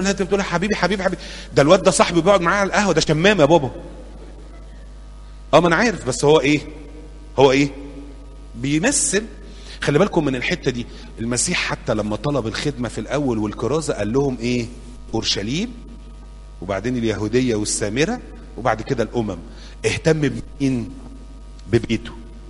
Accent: Cairo, Cairo Governorate, Egypt; اللي هم جم عندنا في شبرا

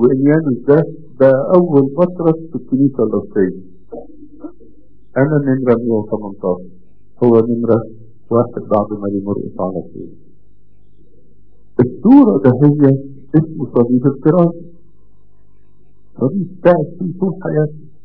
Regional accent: Egypt; عندنا في مصر دير القديس انبا انطونيوس واحد من اقدم الاديرة عندنا من القرن الرابع الميلادي

